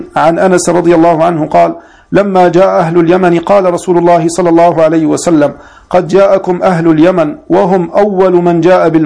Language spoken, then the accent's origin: Arabic; Homs, Homs Governorate, Syria; أنا من حمص.